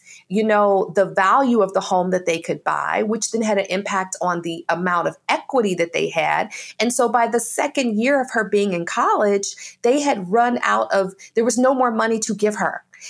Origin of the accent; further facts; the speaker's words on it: Detroit, Michigan, United States; also born or lived in Louisville / Erlanger; I was born in Louisville, Kentucky. And my parents moved to Detroit, you know, in the 80s for, you know, better opportunities.